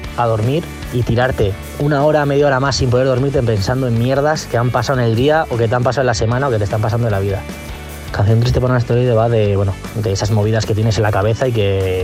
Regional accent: San Sebastián, Basque Country, Spain; somos 5 chavales de Donosti, San Sebastián

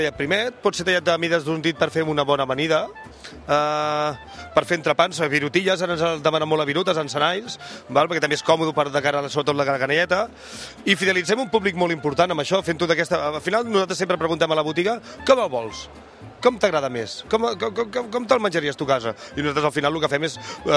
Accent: Vilassar de Mar, Catalonia, Spain; Nosaltres venim de Vilassar de Mar.

